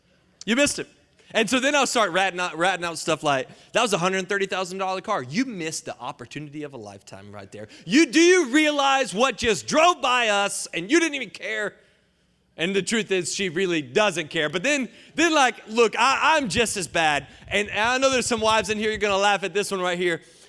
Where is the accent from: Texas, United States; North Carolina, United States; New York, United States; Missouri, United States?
North Carolina, United States; I'm from Johnson County, North Carolina, JoCo. I love North Carolina. It's phenomenal. But sometimes, man, the JoCo, it just comes out.